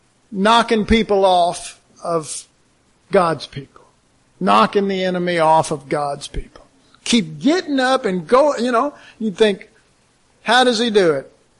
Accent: Dallas, Texas, United States; maybe you didn't realize this, but I came from Oak Cliff.

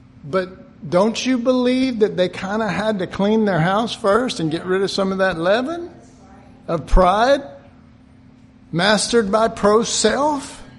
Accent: Oak Cliff, Texas, United States; also born or lived in Jamaica; growing up in Oak Cliff, you better.

